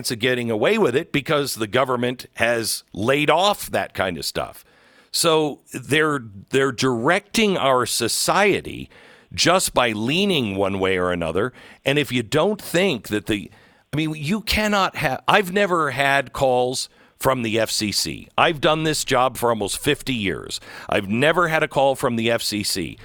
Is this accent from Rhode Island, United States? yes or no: no; Seattle, Washington, United States; moved away; I'm from Seattle, but I moved away long before the madness set in.